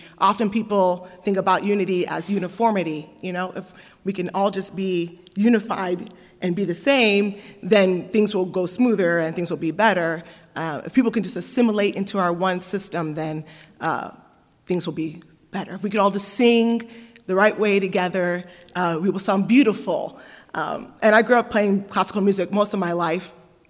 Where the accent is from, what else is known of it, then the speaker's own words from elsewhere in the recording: Miami, Florida, United States; Originally, I'm from Miami, Florida, and I grew up in a Pentecostal church